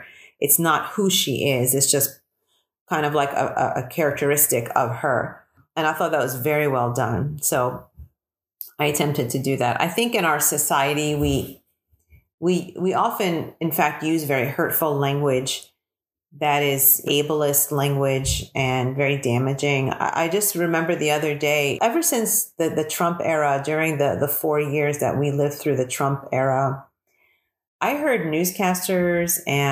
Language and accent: English; Philadelphia, Pennsylvania, United States; I grew up in South Philadelphia, and we had in the larger Philadelphia area a really vibrant and large Palestinian American community.